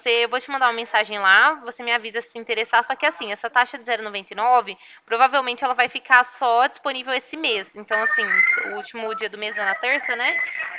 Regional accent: Ribeirão Preto, São Paulo, Brazil; Eu sou daqui de Ribeirão Preto, do escritório daqui.

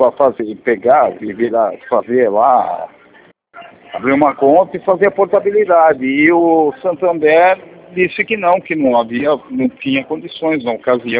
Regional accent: São Paulo, Brazil; now in Mato Grosso, Brazil; Porque eu sou de São Paulo, embora eu não sou de São Paulo, eu estou no Mato Grosso, né? Mas eu sou de São Paulo.

